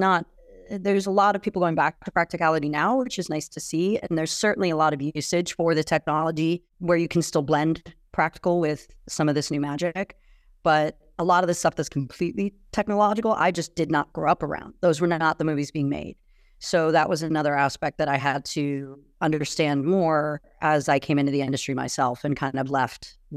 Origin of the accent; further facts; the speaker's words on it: San Francisco, California, United States; Growing up in San Francisco, the nice thing about it in navigating the industry is I saw a very specific, obviously, very privileged aspect of it